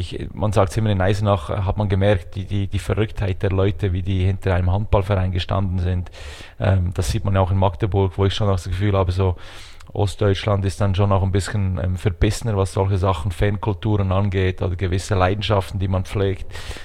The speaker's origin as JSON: {"language": "German", "town": "Arch", "region": "Bern", "country": "Switzerland", "said": "wir leben in Arch. Arch ist ein kleines Dorf mit rund 1000 Einwohnern. Das ist angesiedelt an Bern, also es gehört zur Hauptstadt Bern, Kanton Bern."}